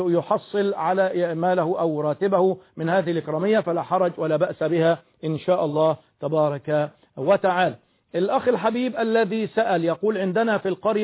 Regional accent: Egypt; في الأذان الثاني الذي يؤذن فيه 14 دقائق تقريبا كما التوقيت عندنا في مصر.

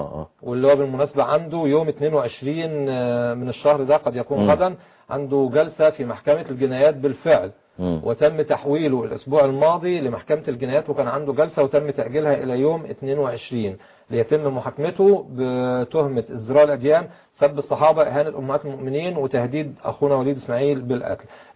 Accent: Egypt; احنا عندنا في مصر برضو والامن قام بالواجب فيها مظبوط اللي هي مدرسة شوقي

